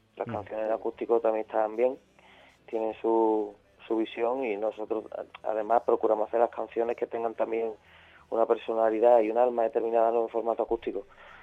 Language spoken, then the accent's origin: Spanish; Jerez de la Frontera, Andalusia, Spain; yo al fin y al cabo soy de Jerez, aunque la banda sea de Sevilla, y he crecido con eso, los carnavales de Cádiz cerca.